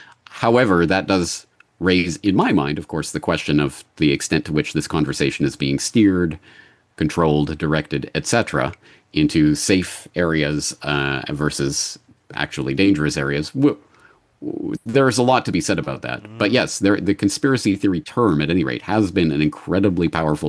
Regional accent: Canada; my experience growing up in Canada throughout my life

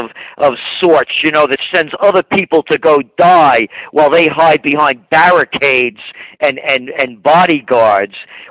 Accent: Bronx, New York, United States; you know, as a guy, you know, born and bred in the Bronx, when people lose everything and they have nothing left to lose, they lose it.

